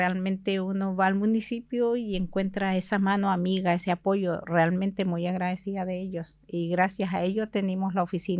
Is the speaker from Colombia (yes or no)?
no; Chile; pero también aportamos al país, también somos parte de Chile y también somos ciudadanos.